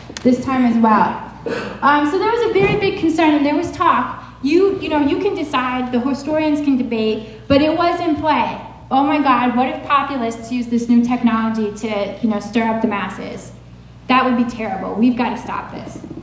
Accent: Scranton, Pennsylvania, United States; I mean, I'm from Scranton, and I was shocked.

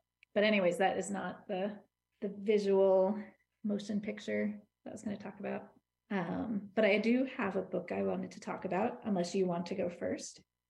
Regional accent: Hudson, New York, United States; I'm from Hudson, not quite beyond. But I grew up in the beyond

